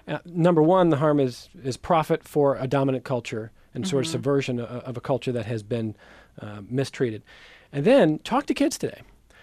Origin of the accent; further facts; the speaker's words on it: Cleveland, Ohio, United States; I'm from Cleveland. I grew up a baseball fan. Of course, it's the Cleveland Indians.